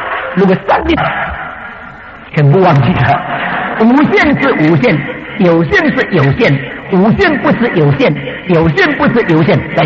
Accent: China; 我们中国人对这两个字很了解

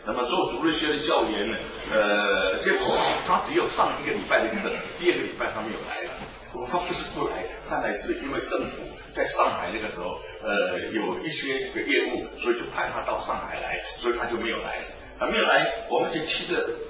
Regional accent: Singapore; 我是新加坡人。我是新加坡，就是南洋人。

